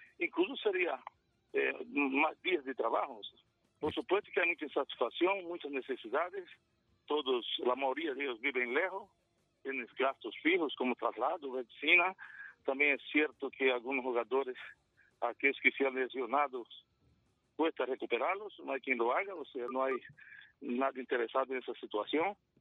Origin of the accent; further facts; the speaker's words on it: Santiago de María, Usulután, El Salvador; ya estoy aquí en Pasaquín, acabo de llegar de mi pueblo, Santiago María.